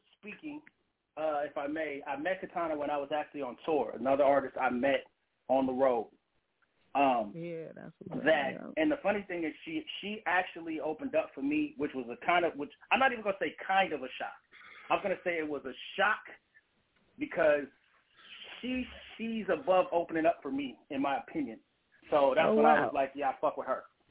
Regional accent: San Jose, California, United States; I'm from San Jose.

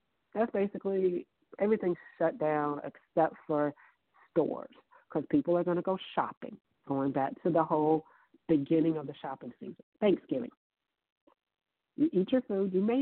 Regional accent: the South, United States; I grew up in the South. It's sweet potato pie.

